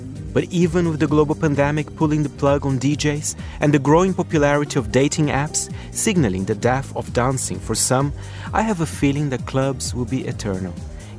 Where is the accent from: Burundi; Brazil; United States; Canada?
Brazil; São Paulo; one of the first clubs I ever went to, A Louca, in my hometown of São Paulo.